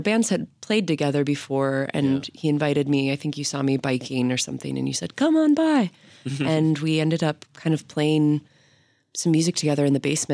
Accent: Illinois, United States; now in Chicago, United States; You know, I grew up in rural Illinois and I've lived in Chicago for 10 years.

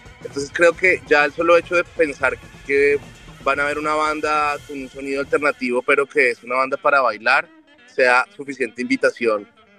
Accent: Colombia; Nosotros crecimos viendo Condorito todas las semanas

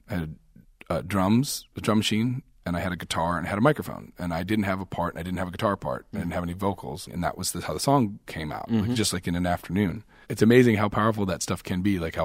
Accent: Canada; I'm Canadian. That's, we're not American.

